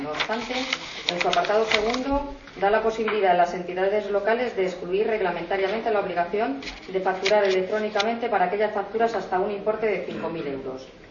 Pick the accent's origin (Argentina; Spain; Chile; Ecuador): Spain; como es el dicho que hay, que nosotros empleamos como buen español.